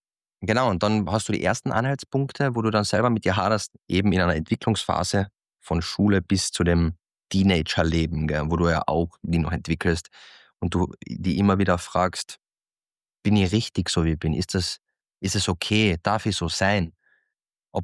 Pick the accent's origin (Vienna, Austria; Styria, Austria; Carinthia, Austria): Carinthia, Austria; Klagenfurt; ich bin in Klagenfurt-Kärnten aufgewachsen, absolut schwierig.